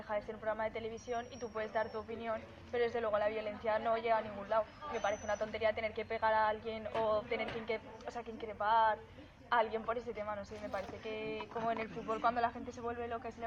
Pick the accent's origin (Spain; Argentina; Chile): Spain; somos nosotros los españoles